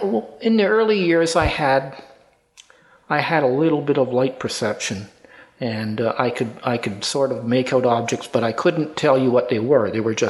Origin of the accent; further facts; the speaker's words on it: Edmonton, Alberta, Canada; I was born right here in Edmonton, actually, although I spent most of my adult life elsewhere.